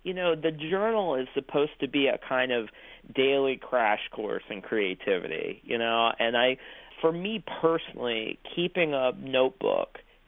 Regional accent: Ohio, United States; And so when I was growing up in Ohio, my teacher, Mrs. Neff, she taught English

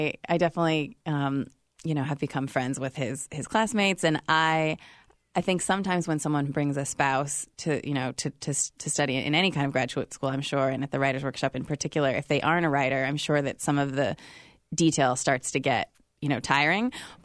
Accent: California, United States; because it's set right where I grew up in California.

